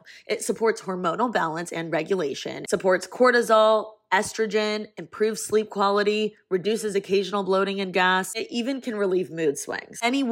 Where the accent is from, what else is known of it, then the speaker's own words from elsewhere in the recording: Indiana, United States; now in Los Angeles, United States; moving out to LA, I'm from Indiana.